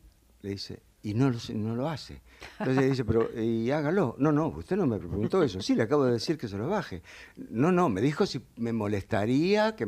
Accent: Argentina; nos ha transformado en esta maravilla que somos los argentinos

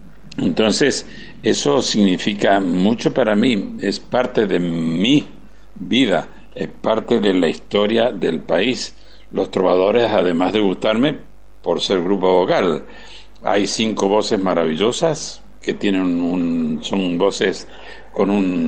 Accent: Mendoza, Argentina; Yo nací en Mendoza y Mendoza, aunque yo no esté, es mi tierra. Es el lugar donde nací, donde tengo la gente que quiero, la gente con la que me crié, la gente con la que me formé. O sea, allí estudié, allí tengo todo.

